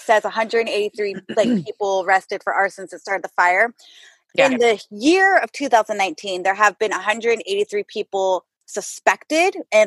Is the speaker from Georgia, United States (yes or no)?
no; California, United States; And also growing up in California, it's like ingrained in your head.